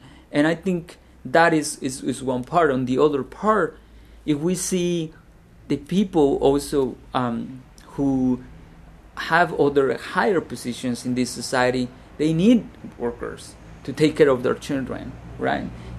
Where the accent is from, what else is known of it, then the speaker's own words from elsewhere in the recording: Mexico; And for instance, I'm from Mexico.